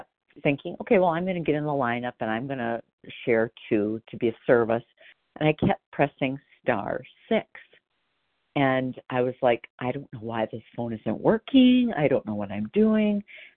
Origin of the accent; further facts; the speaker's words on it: Wisconsin, United States; I'm from Wisconsin, and it's so good to hear everybody share this morning.